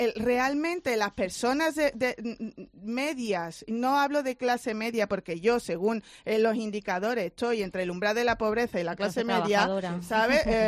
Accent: Torremolinos, Andalusia, Spain; Te lo dice una de Torremolinos, que el incremento mayor que ha habido en compraventa es en un barrio de mi pueblo, que es el Pinar y Montemar

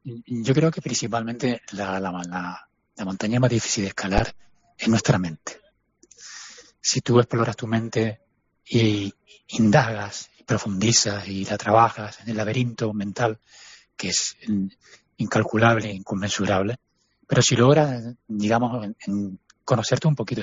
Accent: Spain; yo soy español, vivo a nivel del mar.

